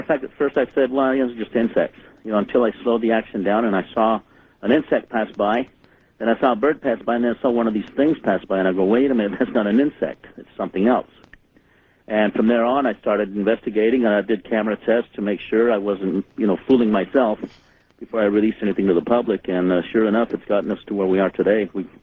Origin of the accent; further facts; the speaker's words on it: Roswell, New Mexico, United States; I grew up in New Mexico and grew up in Roswell, and I went back home to see my mom after the Northridge earthquake occurred here.